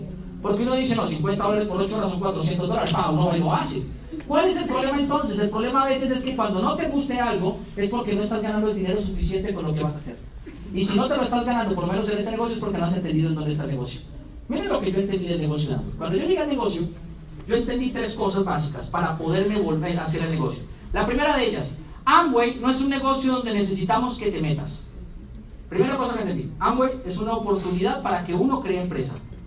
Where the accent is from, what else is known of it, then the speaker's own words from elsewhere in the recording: Colombia; cuando yo entré en mi país, en Colombia